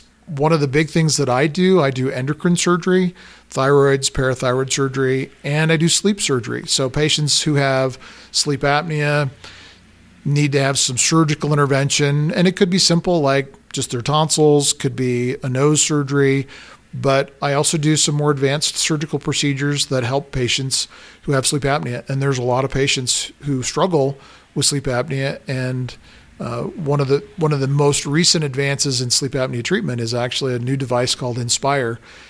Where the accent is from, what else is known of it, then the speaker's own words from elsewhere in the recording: Idaho Falls, Idaho, United States; My hometown of Idaho Falls has a lot of ear, nose, and throat specialists